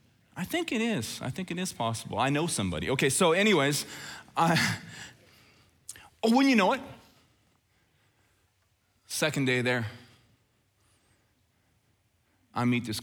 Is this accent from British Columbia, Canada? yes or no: no; Red Deer, Alberta, Canada; if you would have gone back in time to me and my buddies growing up in Red Deer, Alberta